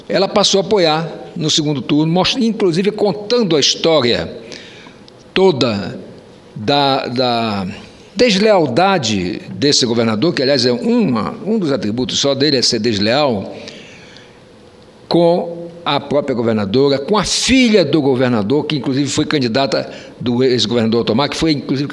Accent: Amazon, Brazil; eu sou daqueles, como amazônida

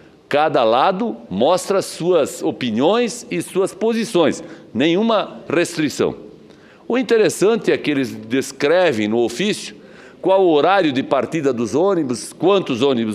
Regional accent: Santa Catarina, Brazil; E como eu sou catarinense, obviamente que eu tenho notícias do meu estado sempre

